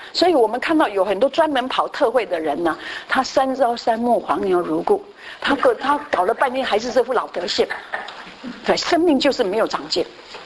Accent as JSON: {"language": "Chinese", "town": "Guiren", "region": "Tainan", "country": "Taiwan", "tie": "born or raised there", "said": "以前我小时候住乡下，我台南县归仁乡的人哈，然后我住乡下，我们农村乡"}